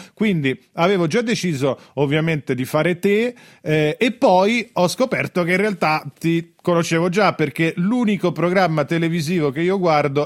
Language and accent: Italian; Rome, Lazio, Italy; l'accento come per me, io sono di Roma e non è che lo nascondo più di tanto